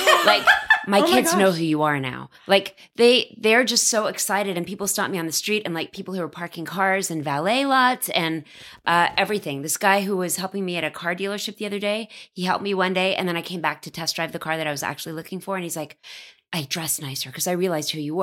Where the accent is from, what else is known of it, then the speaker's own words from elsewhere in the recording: Dallas, Texas, United States; I grew up in Dallas where there were a lot of Jews, but at my school there was like 7 kids.